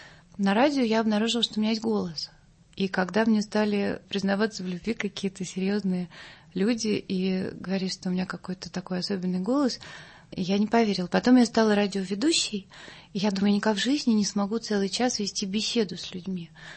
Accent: Moscow, Russia; А я такой москвич-москвич

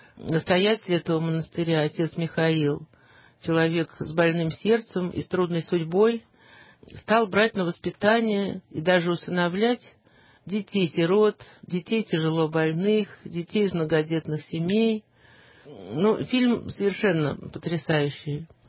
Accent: Moscow, Russia; Это не потому, что я из Москвы.

